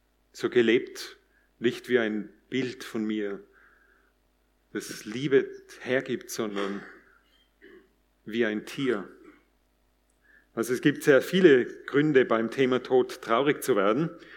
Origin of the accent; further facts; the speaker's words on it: Tyrol, Austria; now in Weißkirchen, Austria; Ich stamme ursprünglich aus Tirol, aus einem ganz kleinen Bergdorf. Später habe ich dann in Innsbruck und in London Philosophie und Linguistik studiert. Und jetzt wohne ich mit meiner Familie in der Nähe, da in Weißkirchen